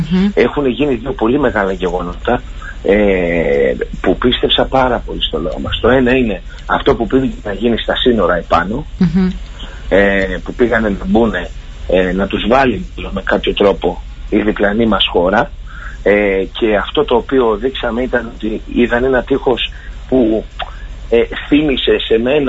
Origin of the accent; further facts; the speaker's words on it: Greece; με έκανε να αισθανθώ τόσο υπερήφανο που είμαι Έλληνας.